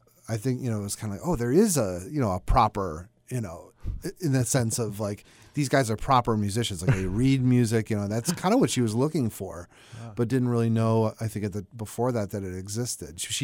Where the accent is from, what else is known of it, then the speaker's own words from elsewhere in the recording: Buffalo, New York, United States; Growing up in Buffalo, New York, my mother was working as a secretary at the time for the library at my elementary school